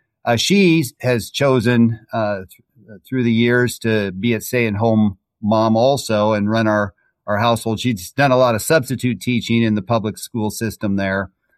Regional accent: Muscatine, Iowa, United States; also born or lived in Huntsville, Alabama; I was born in Huntsville, Alabama on Redstone Arsenal at the hospital. My mom tells me that the night I was born, tornadoes were touching down around there. And so she had to hide with me under the bed. But I grew up in Muscatine, Iowa.

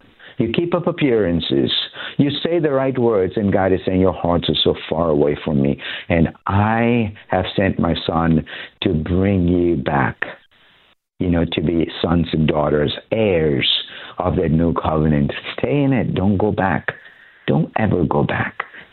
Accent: India; I grew up in India, you know, in a very strong culture that respects, you know, people older, you know, elders.

